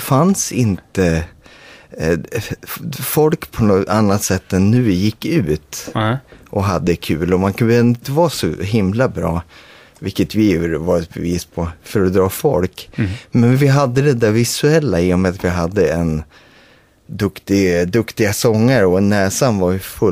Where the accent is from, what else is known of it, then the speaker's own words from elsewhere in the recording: Östersund, Jämtland County, Sweden; Vi var här från Östersund allihopa